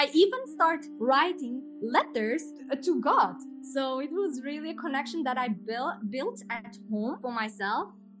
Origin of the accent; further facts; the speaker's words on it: Luxembourg; also born or lived in Portugal; I was born in Portugal. I came to Luxembourg very, very little. I grew as a Christian, a Catholic.